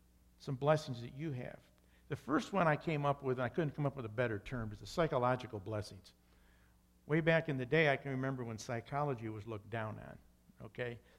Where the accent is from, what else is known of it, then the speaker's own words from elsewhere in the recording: New York, United States; I came from Western New York. Don't hold this against me. I'm a Yankee fan, sorry.